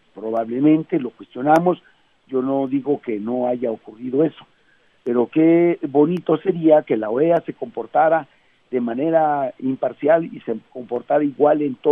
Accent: Oaxaca, Mexico; yo soy indígena, soy zapoteco, de Oaxaca

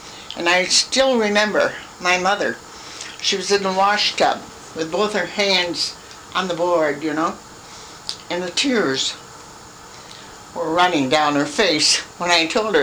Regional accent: Minneapolis, Minnesota, United States; born there; Well, I was born here in Minneapolis

